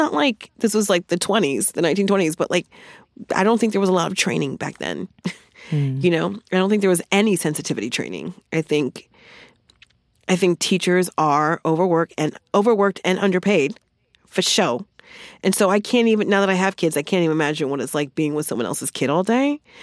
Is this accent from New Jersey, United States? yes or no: yes; New Jersey, United States; You know, I'm from Jersey, and he thinks I sound aggressive all the time.